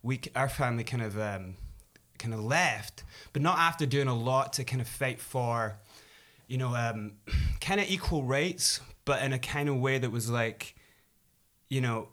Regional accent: South Africa; born there; So I was born in South Africa, in the middle of apartheid.

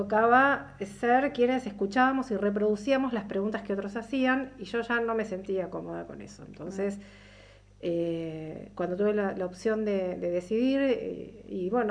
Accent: Bahía Blanca, Buenos Aires Province, Argentina; yo si bien vengo de Bahía Blanca, que es una ciudad grande, y estuve en Buenos Aires viviendo un montón de tiempo, de hecho me fui de la capital porque no soporté el estrés del nivel de vida

